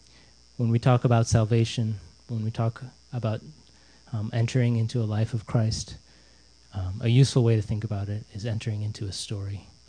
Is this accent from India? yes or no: yes; India; And I grew up in India. I didn't have a clue what it was.